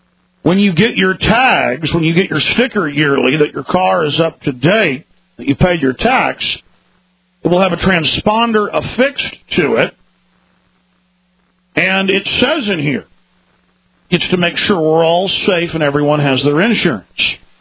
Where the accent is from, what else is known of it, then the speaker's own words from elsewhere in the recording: Dallas, Texas, United States; Growing up in Dallas, I saw many roads that were tolls, not tolls anymore.